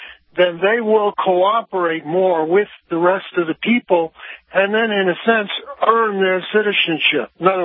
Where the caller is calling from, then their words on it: Colorado, United States; I'm calling from Colorado.